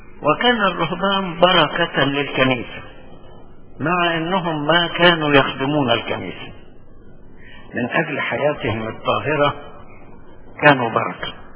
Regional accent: Egypt; وده قانون معتمد عندنا في مصر يعني.

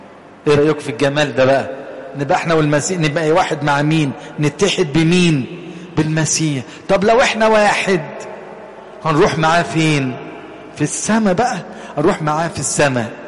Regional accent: Egypt; مهمتنا في ارض مصر، لان احنا مصريين

